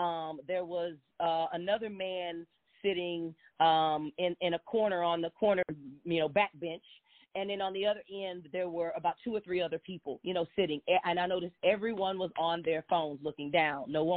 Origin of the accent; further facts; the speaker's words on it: Texas, United States; I'm from Texas, you know, so I'm friendly, you know, and I already knew when I get to New York, kid, don't you bring that friendly Texas stuff down here.